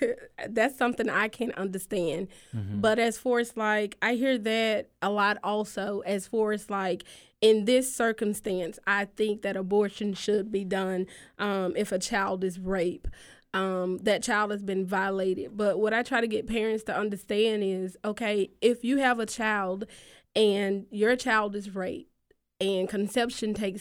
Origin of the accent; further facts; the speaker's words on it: Tupelo, Mississippi, United States; I'm from Tupelo, Mississippi.